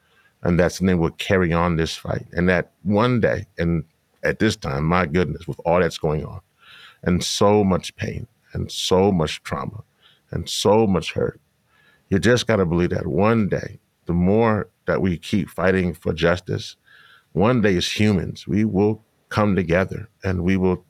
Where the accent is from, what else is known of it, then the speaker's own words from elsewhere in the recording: Louisiana, United States; He's from Boston. I am from Louisiana. He is from one world. I am from another world.